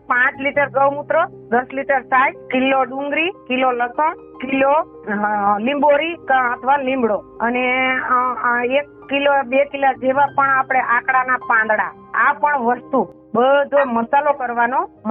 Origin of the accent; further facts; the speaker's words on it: Khirsara, Gujarat, India; માળિયા તાલુકાનું મારું ગામ ખીરસરા છે.